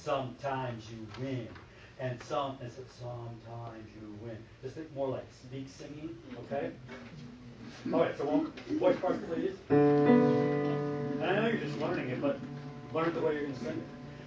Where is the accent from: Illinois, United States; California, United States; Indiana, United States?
Illinois, United States; We're from Illinois. We've been out here our whole married life